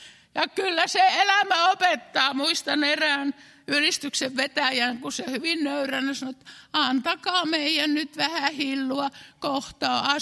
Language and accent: Finnish; Finnish Lakeland, Finland; Ja kun minä olen Järvi-Suomesta, niin hirveän lämmintä vettä.